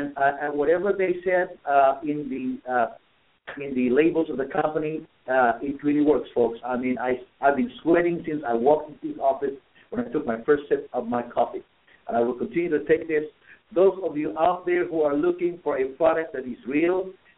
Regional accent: Philippines; Number one, being a Filipino, I'm always excited.

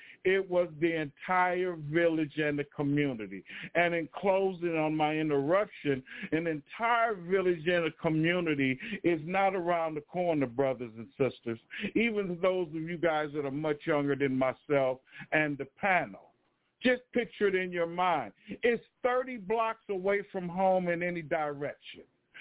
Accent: Oakland, California, United States; I'm a student of Dr. Huey P. Newton and the Panthers right there in my home city up the freeway in West Oakland, California.

